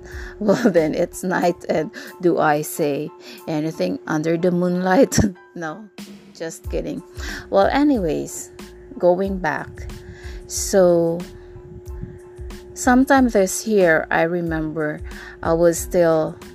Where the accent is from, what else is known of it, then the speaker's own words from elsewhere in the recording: Philippines; I'm from the Philippines.